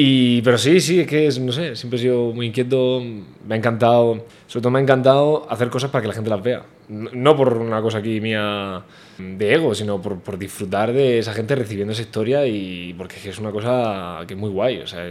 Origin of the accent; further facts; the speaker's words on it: Murcia, Region of Murcia, Spain; Somos todos de Murcia, somos todos de aquí